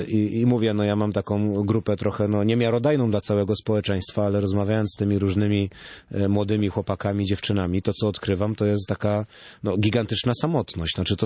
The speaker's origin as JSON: {"language": "Polish", "region": "Silesian Voivodeship", "country": "Poland", "said": "byłem niedawno u mnie na Śląsku w okręgu z kolei w Orzeszu."}